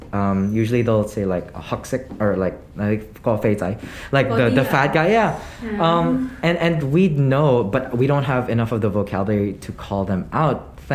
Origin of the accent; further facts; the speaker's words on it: Hong Kong; Me being a Filipino, but growing up in Hong Kong